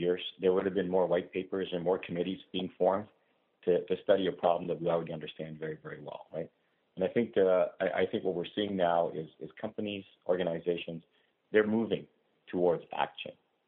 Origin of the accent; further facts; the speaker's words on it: Ontario, Canada; I, as a Canadian and as an Ontarian, I think this is a fantastic deal for the province of Ontario